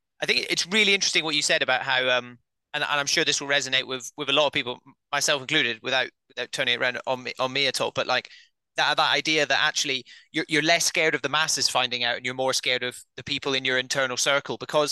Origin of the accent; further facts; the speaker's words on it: Scotland, United Kingdom; I'm very tall. I grew up in the Highlands of Scotland. Getting the tube is not my thing at all.